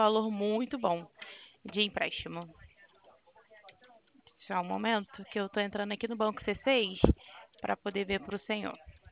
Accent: Rio de Janeiro, Brazil; eu sou do Rio

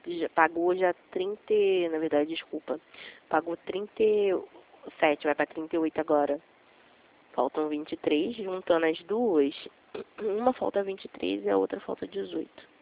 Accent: Bangu, Rio de Janeiro, Brazil; Eu era de Bangu. Aí eu fui pra Realengo

